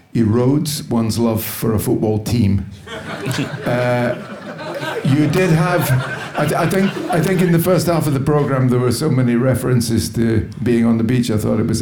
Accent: Dundee, Scotland, United Kingdom; the club in my heart is Dundee Football Club, which is my hometown club.

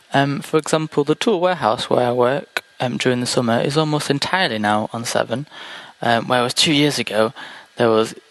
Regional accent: England, United Kingdom; from England

